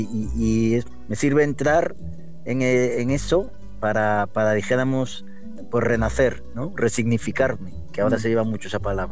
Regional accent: England, United Kingdom; Spanish is a second language; no sé cómo se dirá, porque soy inglés

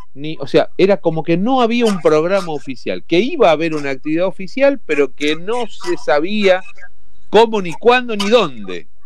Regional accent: Argentina; a veces nos enfrascamos los argentinos en debates inconducentes

